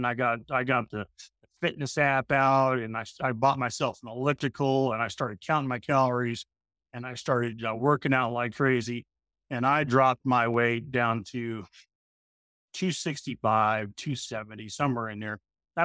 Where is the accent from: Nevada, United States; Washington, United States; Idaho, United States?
Nevada, United States; Lake Tahoe; also born or lived in Los Angeles, California; now in Tennessee, United States; I was born in Southern California in Los Angeles, unfortunately. We escaped that when I was about 6 years old, moved to Lake Tahoe, Nevada. we lived in, Tahoe, Reno area for most of my youth.